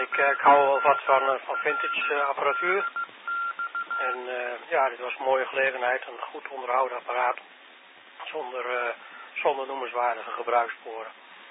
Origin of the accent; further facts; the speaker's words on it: Dieren, Gelderland, Netherlands; Ik kom eigenlijk uit Dieren. Maar zoals gezegd, ik ben aan het werk in Sneek voor een paar weken. En nu vanaf de camping luister ik even mee en doe ik even mee.